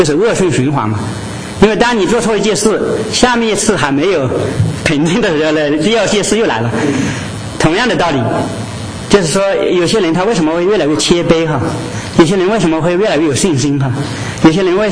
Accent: China; 就是我们甚至从大陆过来的

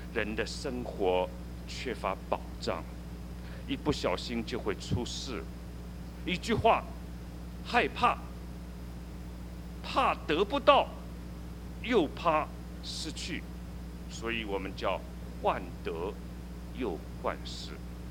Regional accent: China; 我们中国人过新年是最快乐的时候

